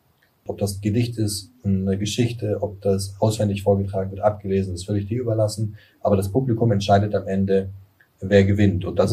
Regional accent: Kirchheim unter Teck, Baden-Württemberg, Germany; Damals bin ich in der Kleinstadt eben aufgewachsen, bei Kirch am Teck, bei Stuttgart.

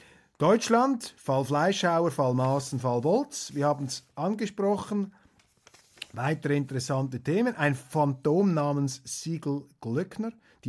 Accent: Switzerland; sind wir Schweizer entschuldigt.

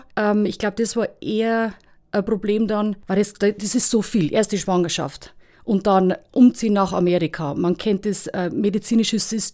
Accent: Utzenhofen, Bavaria, Germany; Also ich bin in Utzenhofen aufgewachsen, eine ältere Schwester mit Mama und Papa, ganz wunderbar, ganz traditionell in Utzenhofen.

